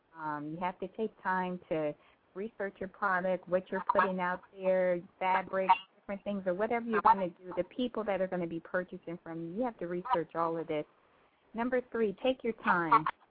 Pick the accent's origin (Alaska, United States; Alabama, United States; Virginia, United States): Virginia, United States; Norfolk; now in Virginia Beach, United States; I'm located in Virginia Beach. I live in Virginia Beach now, but I'm originally from Norfolk, born and raised in Norfolk.